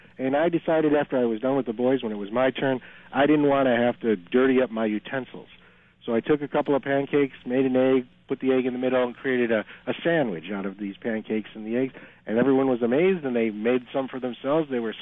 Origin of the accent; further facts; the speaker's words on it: Buffalo, New York, United States; I was a senior in college, had to write a paper about my hometown of Buffalo, New York.